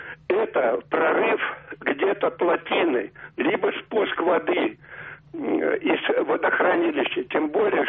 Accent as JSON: {"language": "Russian", "region": "Moscow", "country": "Russia", "said": "я из Москвы, инженер."}